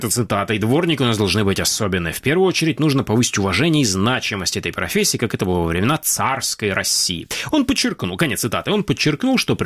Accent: Simferopol, Crimea, Ukraine; я родом из Симферополя и имею что сказать по этой теме

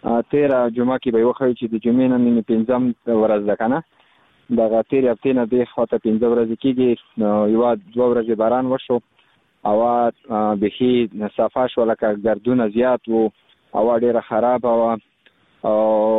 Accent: Khost, Afghanistan; بس زه خو د خوست ولایت مربوط یم مرکز اوسیدونکو یم.

